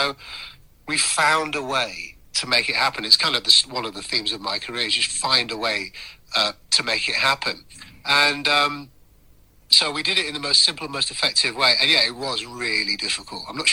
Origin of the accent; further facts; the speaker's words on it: Manchester, North West England, United Kingdom; moved away as an adult; now in London, United Kingdom; I moved house. I moved from Manchester, which is where I grew up, to London.